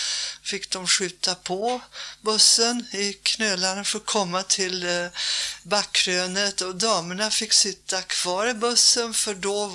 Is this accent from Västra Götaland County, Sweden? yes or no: no; Stockholm, Stockholm County, Sweden; Jag är född och uppväxt i Stockholm, mitt i Stockholm vid Kungsgatan, Sveavägen.